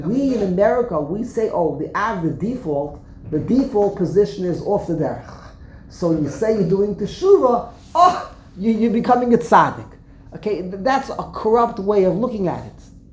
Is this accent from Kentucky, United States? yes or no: no; New York, United States; accent: Brooklyn; I think I have the Spitz Brooklyn accent. People always tell that to me. You can tell I'm from Brooklyn. A million miles away. I opened up my mouth. Oh, this guy's from Brooklyn. I can't get that Brooklyn accent out of me.